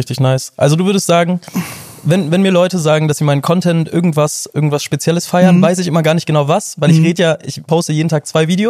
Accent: Berlin, Germany; bin 24, bin aus Berlin, geboren und aufgewachsen sogar.

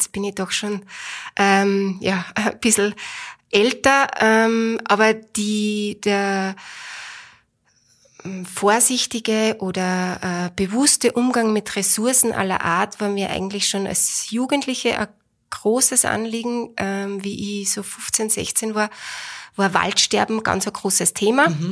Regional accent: Upper Austria, Austria; born there; also born or lived in Vienna; ich bin gebürtige Oberösterreicherin, jetzt aber schon einige Jahre in Niederösterreich, viele Jahre in Wien und habe selbst 4 Kinder. Ja, bin ein Kind vom Land

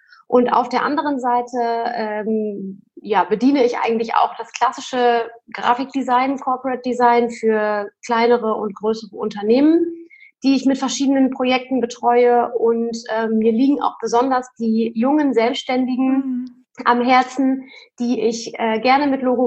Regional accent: Lingen, Lower Saxony, Germany; Und dann sind wir zurück in meine Heimat nach Lingen ins Emsland gezogen

